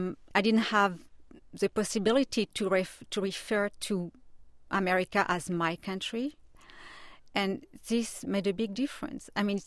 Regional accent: Morocco; moved away as an adult; I grew up in Morocco.

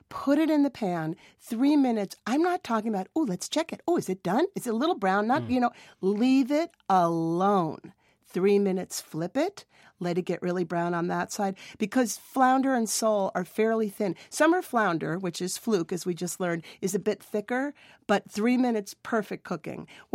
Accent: New England, United States; also born or lived in East Coast; For me, a New Englander, I grew up on the East Coast, clams are summer.

